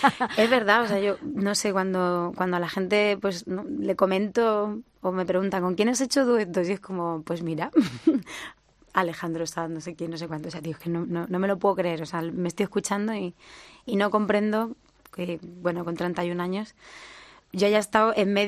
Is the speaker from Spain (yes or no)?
yes; Letur, Castilla-La Mancha, Spain; also born or lived in Albacete; yo soy nacida en Albacete, pero criada en un pueblo, en Letur.